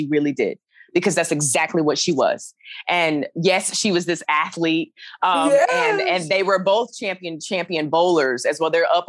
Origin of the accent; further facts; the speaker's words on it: Alabama, United States; I'm from Alabama. From the deep, dirty South.